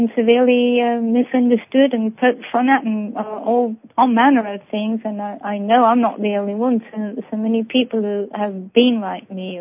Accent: Blackpool, North West England, United Kingdom; born there; you and I are both war babies, and I was born in Blackpool in 1942 when the Blitz was taking place.

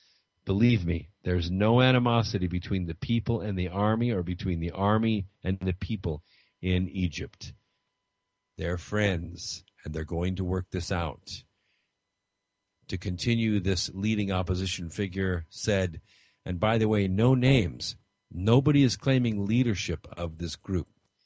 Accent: Scotland, United Kingdom; Whether you're black or Jewish or Irish, I'm Scottish, it does not matter.

